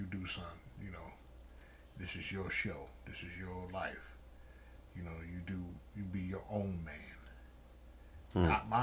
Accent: New Jersey, United States; also born or lived in Florida; But I'm from New Jersey, you know, so.

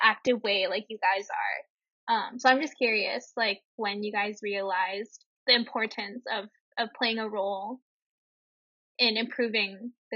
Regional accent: Hong Kong; growing up in Hong Kong, I didn't really know people who like really cared about social justice

